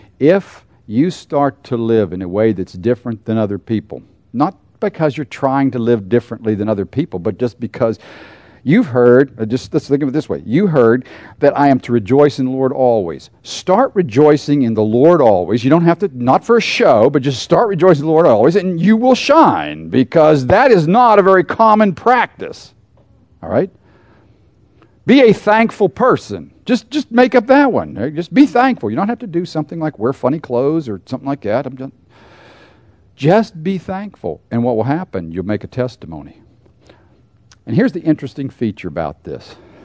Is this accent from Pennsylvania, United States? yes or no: yes; Pittsburgh, Pennsylvania, United States; I was raised in Pittsburgh. Have you ever been to Pittsburgh? That is nothing special.